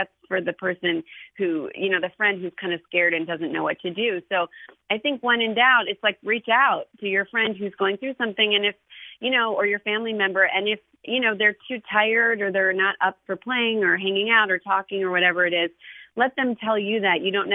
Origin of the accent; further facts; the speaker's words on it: Ohio, United States; And, you know, he's from California and I'm from Ohio.